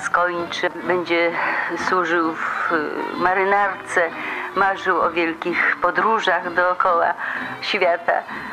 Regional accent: Kraków, Lesser Poland, Poland; born there; Poczęta byłam w Wilnie, tylko się urodziłam w Krakowie.

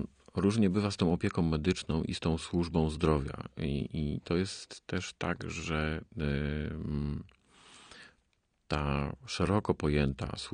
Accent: Kraków, Lesser Poland, Poland; jako rodowity Krakus, szczerze z serca gratuluję

